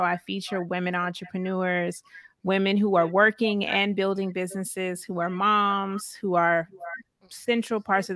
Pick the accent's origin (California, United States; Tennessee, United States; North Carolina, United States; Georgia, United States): Georgia, United States; you know, I'm from Georgia. Back then, my bank was First Union.